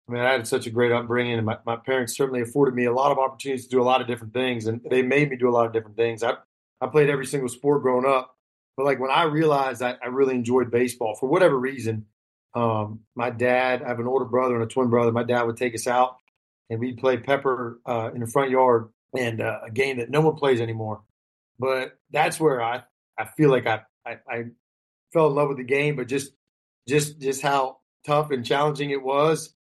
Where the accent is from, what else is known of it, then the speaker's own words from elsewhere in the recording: Bedford, Pennsylvania, United States; I'm from Bedford, Pennsylvania. So small rural town, South Central PA, born and raised and still get back there quite a bit. So that's where I'm from.